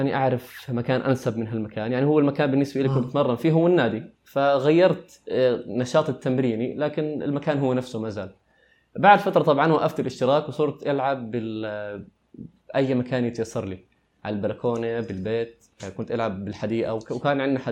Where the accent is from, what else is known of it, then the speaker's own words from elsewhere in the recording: Saudi Arabia; also born or lived in Lebanon / Northern Cyprus; من لبنان، الجنسية سورية الأم، أمي سورية، نشأت بالسعودية وما زلت بالسعودية، ودرست بقبرص الشمالية، قبرص التركية، درست هندسة معمارية، وحاليا أنا شغال هلأ بالسعودية كمهندس معماري ومصمم جرافيك ومدرب كاليستانكس. عمري 25 سنة.